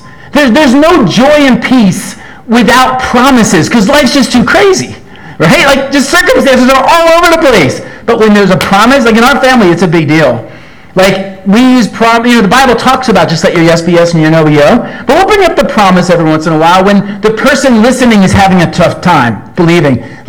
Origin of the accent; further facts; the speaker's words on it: New Jersey, United States; I know I thought I was from Jersey, but maybe a piece of Antarctica.